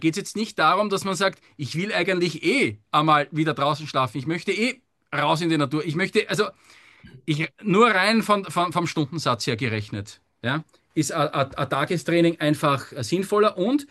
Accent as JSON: {"language": "German", "region": "Lower Austria", "country": "Austria", "said": "eine Nacht mit den Kursteilnehmern in den Tiroler Bergen als Niederösterreicher schwarz gekämpft"}